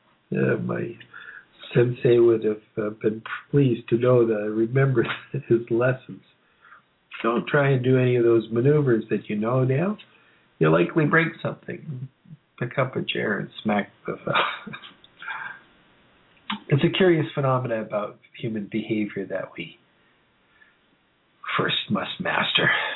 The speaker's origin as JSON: {"language": "English", "country": "Canada", "said": "Being Canadian, you're part of, you know, this experience of the vastness of the country."}